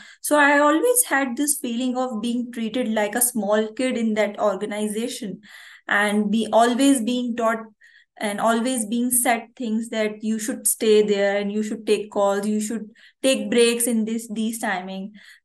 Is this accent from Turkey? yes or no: no; Karachi, Sindh, Pakistan; English is a second language; I'm from Pakistan. So I am from Karachi. Karachi is the hub of Pakistan.